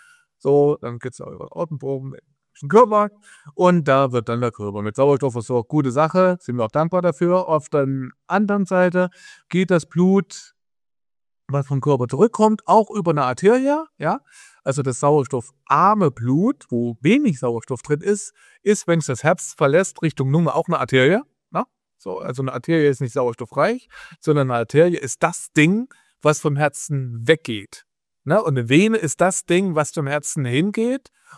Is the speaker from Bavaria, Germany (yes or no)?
no; Ilmenau, Thuringia, Germany; heute aus Ilmenau, meiner alten Heimatstadt.